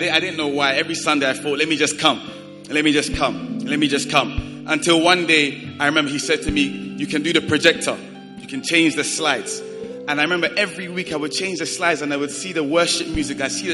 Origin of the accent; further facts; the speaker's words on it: London, United Kingdom; I grew up in London